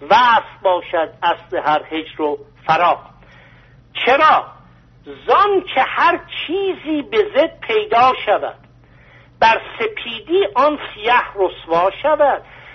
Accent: Iran; born there; مرد به دنیا اومدم، ایرانی به دنیا اومدم، در ایران به دنیا اومدم،

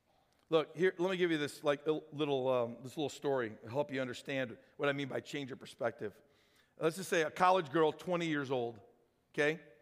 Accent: St. Louis, Missouri, United States; it'd be like dropping a nuclear bomb on my hometown of St. Louis.

